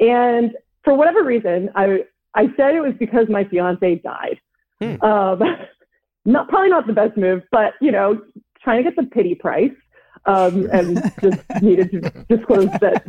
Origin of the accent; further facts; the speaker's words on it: Boston, Massachusetts, United States; moved away as an adult; now in London, United Kingdom; I'm from Boston.